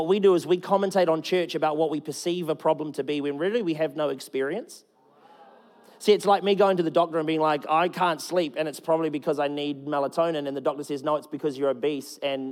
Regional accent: New Zealand; I don't know how rugby works. I'm just a Kiwi. It's in the birth certificate.

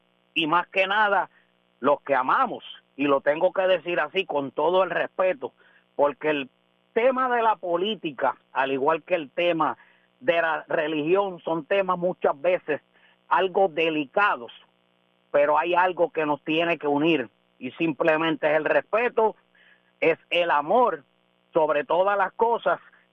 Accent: Puerto Rico; nuestra relación como puertorriqueños

